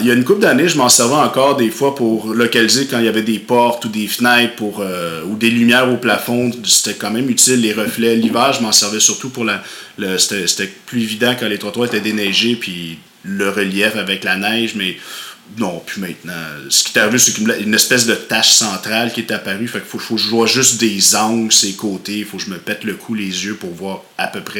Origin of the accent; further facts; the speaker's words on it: Montreal, Quebec, Canada; born there; je suis né à Sainte-Justine, à Montréal. À l'époque, mes parents habitaient dans le coin de c'était un petit village dans les montagnes